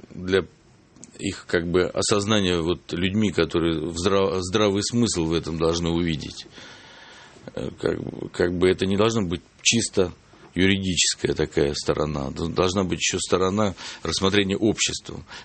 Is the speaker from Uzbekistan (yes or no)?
no; Ukraine; also born or lived in Chuvashia; now in Moscow, Russia; Детство скорее прошло на Украине, в Чувашии только последние годы, вот окончание школы. И потом с того времени я уже Москва, Московская область, уже такое большое количество лет прожил, что можно и москвичом меня записать.